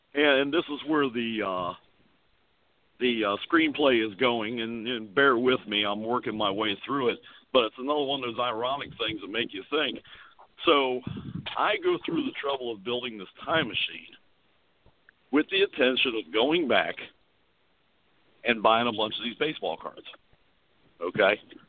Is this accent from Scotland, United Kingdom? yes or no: yes; Scotland, United Kingdom; So, yeah, not to mention the fact I come from Scotland